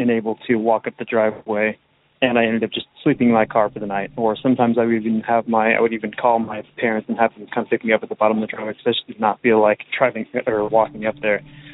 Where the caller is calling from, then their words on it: Oregon, United States; Hey, Derek … I'm calling from Oregon.